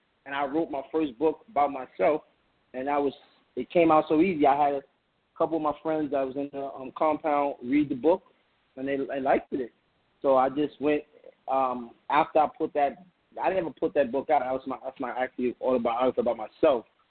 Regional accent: Harlem, New York, United States; You know, I'm from Harlem.

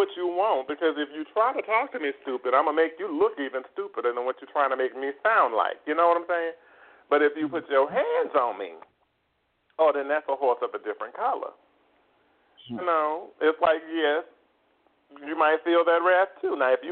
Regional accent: New Orleans, Louisiana, United States; I'm from the South myself. I'm from New Orleans. Yes, I am.

